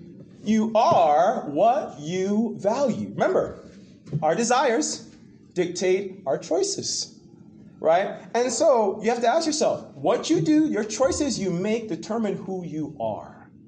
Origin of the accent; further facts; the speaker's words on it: Jamaica; I'm Jamaican, so, man, oxtail, gosh, red beans and rice.